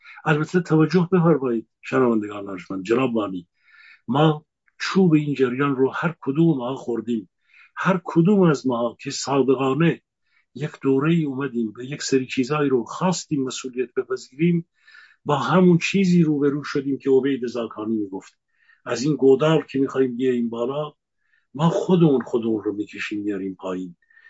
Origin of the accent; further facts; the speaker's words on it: Iran; به نوبه خودم با تمام وجودم به عنوان یک ایرانی